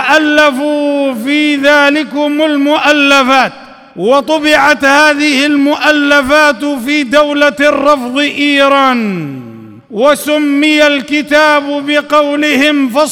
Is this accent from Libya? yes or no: yes; Libya; في بلادنا ليبيا